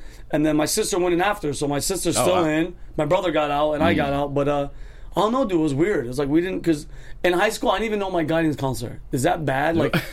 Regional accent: Yonkers, New York, United States; now in Los Angeles, United States; Yeah, from Yonkers.

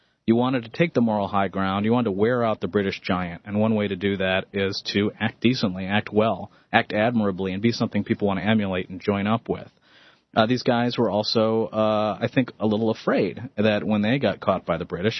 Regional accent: Wisconsin, United States; I'm from Wisconsin.

